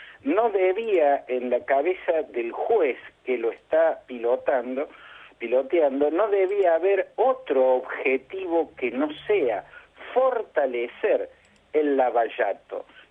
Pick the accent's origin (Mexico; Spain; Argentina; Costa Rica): Argentina; siendo yo argentino y residiendo en la Argentina